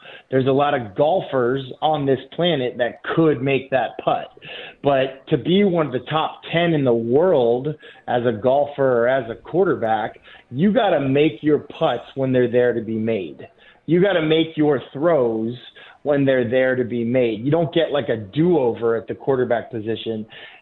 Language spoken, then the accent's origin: English; Boston, Massachusetts, United States; Oh, yeah. I'm from Boston. The term there in Boston is math hole.